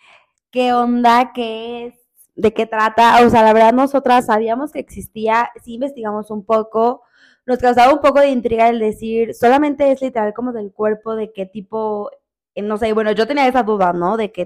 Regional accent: Mexico; una mexicana disfrutando de nuestro país.

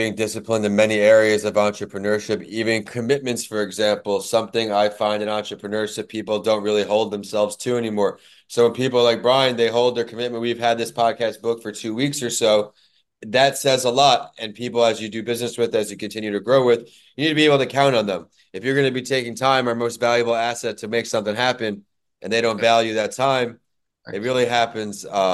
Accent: New York, United States; Growing up in New York

